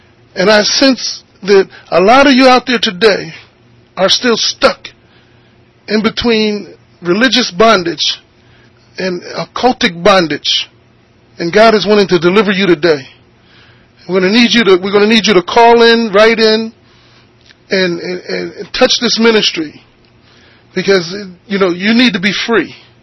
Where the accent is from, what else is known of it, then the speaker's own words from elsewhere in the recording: Philadelphia, Pennsylvania, United States; I'm from Philadelphia, Pennsylvania, to leave that hometown